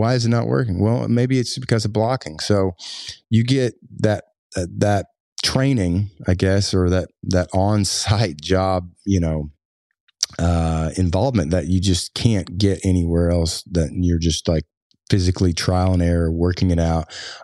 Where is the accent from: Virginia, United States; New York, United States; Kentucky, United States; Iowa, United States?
Kentucky, United States; That was a series that was based off of a feud that happened in basically my county, Pike County. I grew up in Floyd County, but Pike County